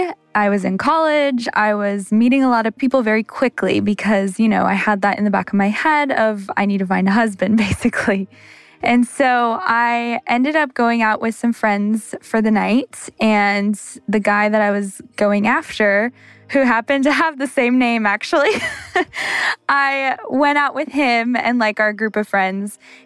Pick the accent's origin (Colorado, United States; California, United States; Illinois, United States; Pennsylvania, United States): California, United States; Santa Maria; I'm 26 years old. I'm from Santa Maria, California, and I am a substitute teacher.